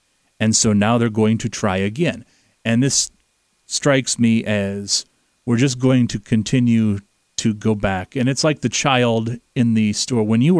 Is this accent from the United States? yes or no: yes; Iowa, United States; I grew up in Clinton County, which was one of the first places in the state to have riverboat gambling back in the early 90s